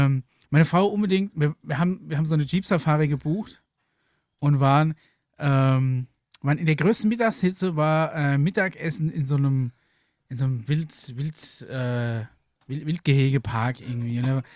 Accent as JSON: {"language": "German", "region": "Bavaria", "country": "Germany", "said": "habe ich sofort gewusst, der kommt aus meiner Ecke. Und habe ich dann gefragt, wo er herkommt, aber aus Niedernberg."}